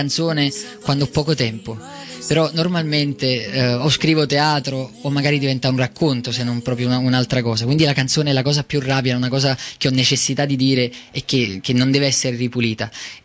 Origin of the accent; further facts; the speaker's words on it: Naples, Campania, Italy; sono nato a Napoli nell'84, quindi sono cresciuto a Pane